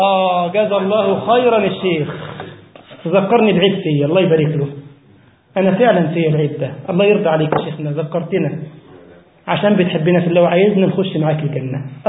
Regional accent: Egypt; مع ان ده من تونس وانا من مصر

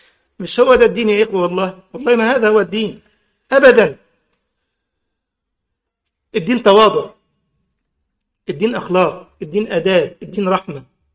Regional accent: Egypt; احنا عندنا أهل مصر بالدارجة دي اسمها جلابية

